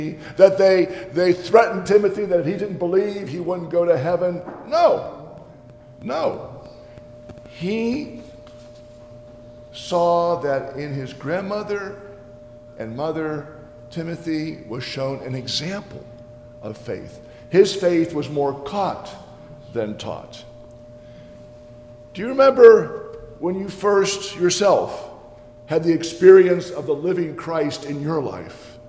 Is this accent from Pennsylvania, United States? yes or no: yes; Ellwood City, Pennsylvania, United States; You know, I grew up in Elwood City at Trinity Evangelical Lutheran Church. There's a beautiful church in Elwood City. And my parents would take me to church.